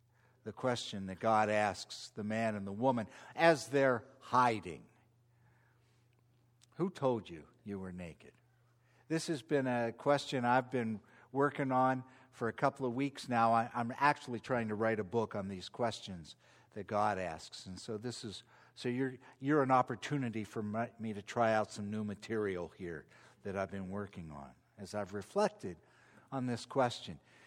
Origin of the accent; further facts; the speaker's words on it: West Virginia, United States; I'm from West Virginia, so I'm a huge Mountaineer fan.